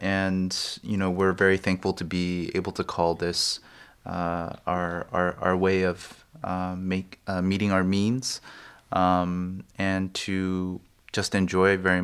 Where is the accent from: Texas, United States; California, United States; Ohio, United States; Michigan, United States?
California, United States; and I'm from Southern California.